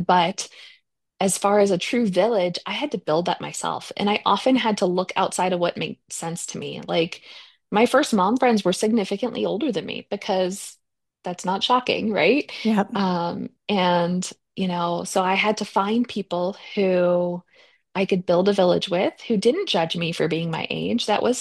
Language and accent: English; United States; As an American, I really believe we need better affordable childcare